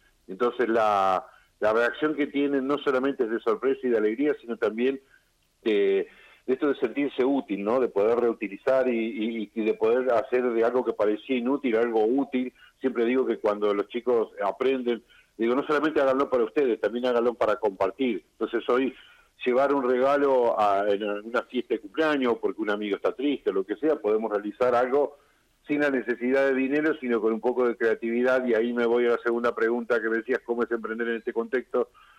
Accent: Argentina; los argentinos hemos pasado por varias crisis

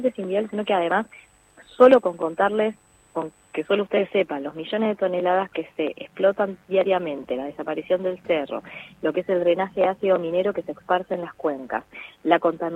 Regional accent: Andalgalá, Catamarca, Argentina; nosotros somos el pueblo de Andalgalá, no bien.

